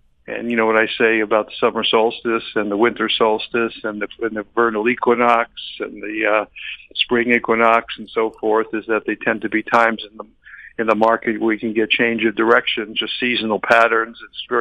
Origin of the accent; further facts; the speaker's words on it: Miami Beach, Florida, United States; also born or lived in Chicago; now in Arizona, United States; You know, I grew up in Miami Beach, and I went to Miami Beach High School